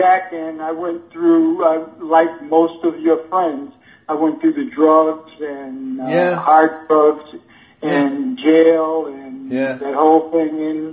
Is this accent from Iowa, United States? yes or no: no; Springfield, Massachusetts, United States; I'm saying, no, not Boston.